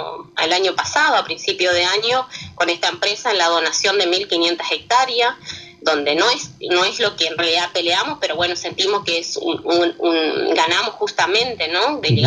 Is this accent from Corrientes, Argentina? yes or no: yes; Concepción, Corrientes, Argentina; Yo soy mamá, quiero que mi hijo disfrute de este lugar tan hermoso que es Concepción, que es mi pueblo, por eso nunca me fui y por eso volví cuando hubo conflicto en Iberá.